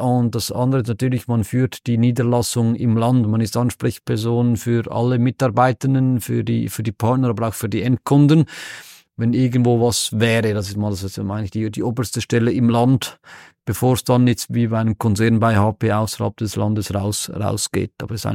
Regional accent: Zurich, Switzerland; accent: Swiss; also born or lived in Geneva; Nicht zu überhören, mein Schweizer Akzent, das leugne ich auch nicht. Ich bin aus Zürich

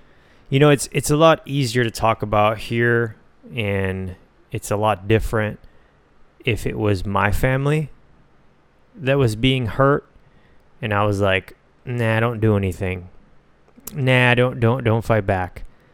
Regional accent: United States; I'm simply an American that has never even been to those countries.

